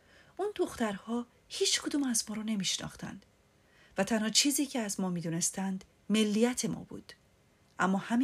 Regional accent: Iran; شناسنامه و پاسپورت من ایرانی بود. برای همین من در جواب اینکه کجایی هستی نمیتونستم چیزی بگم غیر از اینکه ایرانی هستم.

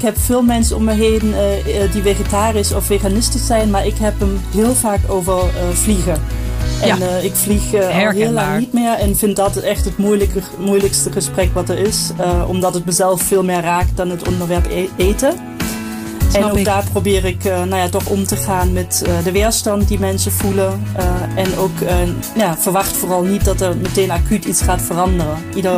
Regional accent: Germany; now in Nijmegen, Netherlands; 39 jaar oud. Woon in Nijmegen sinds 20 jaar. Oorspronkelijk kom ik uit Duitsland

